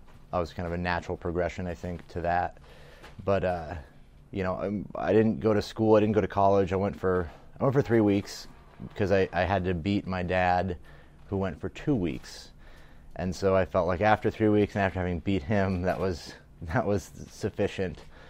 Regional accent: Montana, United States; so I grew up in Montana the whole time, lived in this log cabin.

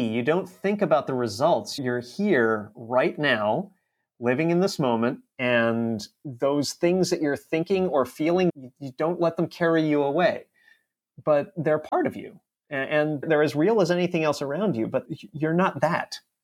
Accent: Baltimore, Maryland, United States; I'm originally from Baltimore, so I flew to the other side of the country, didn't know a single person out here

